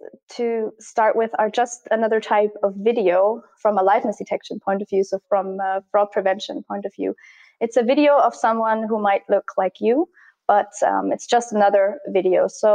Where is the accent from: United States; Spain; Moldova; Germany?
Germany; I'm from Germany.